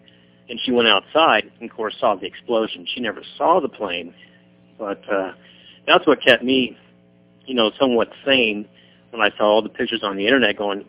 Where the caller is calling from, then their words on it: Silverthorne, Colorado, United States; Yes, I'm calling from Silverthorne, Colorado.